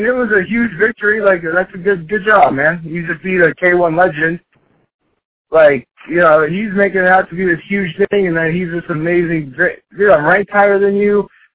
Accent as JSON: {"language": "English", "region": "Iowa", "country": "United States", "tie": "born or raised there", "said": "I had for personal family reasons, I had to move back up to my home state of Iowa to be with my daughter."}